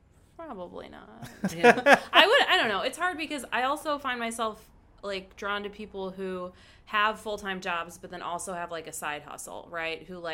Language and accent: English; Chicago, Illinois, United States; Portage Park, north side.